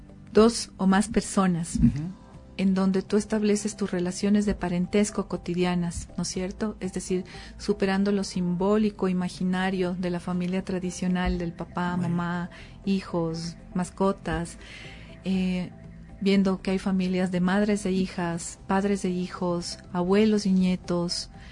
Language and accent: Spanish; Ecuador; Queremos construir un nuevo país con una nueva conceptualización de la identidad como ecuatorianos